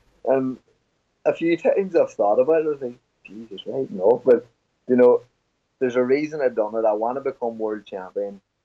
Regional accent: Ireland; growing up in Ireland, you know, there's such a kind of a culture in our country

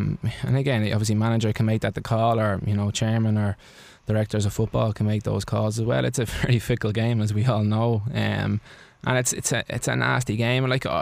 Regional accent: Ireland; growing up in Ireland

